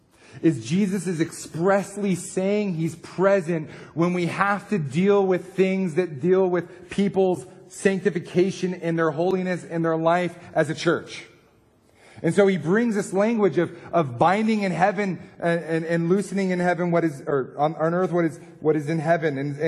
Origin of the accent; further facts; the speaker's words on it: United States; if I can speak as an American, it's our territory in a foreign land.